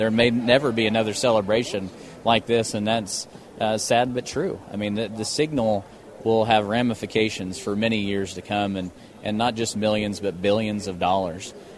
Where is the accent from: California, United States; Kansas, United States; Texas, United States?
Kansas, United States; And to be here on this historic day in my home state to welcome in a cellulosic facility, Abengoa should be proud. The citizens of Stevens County should be proud.